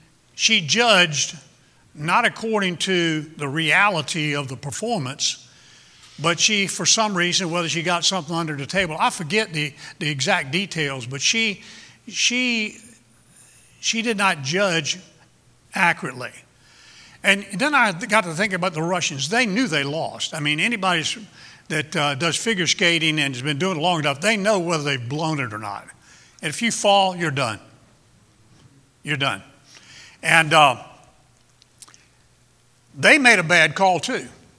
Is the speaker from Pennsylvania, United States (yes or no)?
no; Virginia, United States; now in Moyock, United States; Since I moved to Carolina, I've tried to develop the language. You know, I'm from Virginia. I'm a missionary to Moyock, and I started talking a little slower